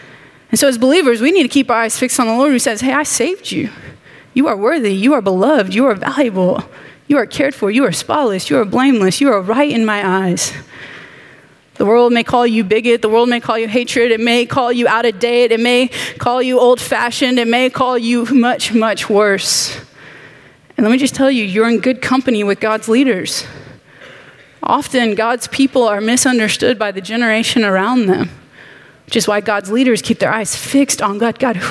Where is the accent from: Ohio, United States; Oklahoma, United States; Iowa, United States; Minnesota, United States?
Oklahoma, United States; When I was growing up, I grew up in Oklahoma. Oklahoma. And it was cool to be a Christian.